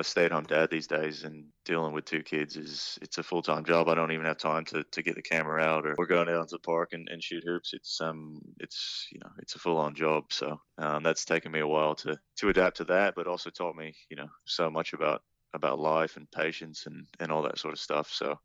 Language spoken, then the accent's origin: English; Texas, United States; Well, I grew up in Texas, you know, playing basketball, baseball.